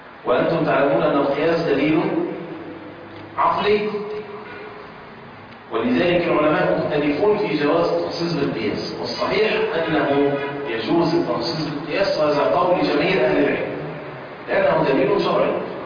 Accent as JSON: {"language": "Arabic", "country": "Egypt", "said": "الطفل عندنا في مصر الآن يبقى عنده 17 سنة ونص"}